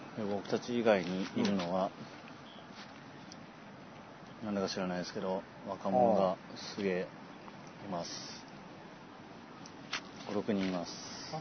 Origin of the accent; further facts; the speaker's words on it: Fukushima, Japan; 僕の実家はそう、あの福島だけど、だから田舎っちゃ田舎なんだけど、東北だから